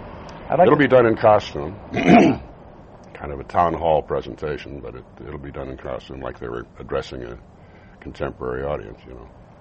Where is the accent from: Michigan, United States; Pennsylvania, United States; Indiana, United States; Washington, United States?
Washington, United States; Seattle; we will be someplace opening, possibly my hometown of Seattle.